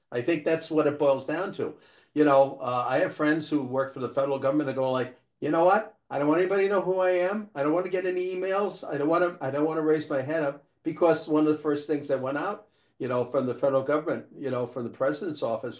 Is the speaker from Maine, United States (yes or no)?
yes; Maine, United States; Yeah, no, I agree, and I have to give credit to my home state, to Senator Collins and Senator King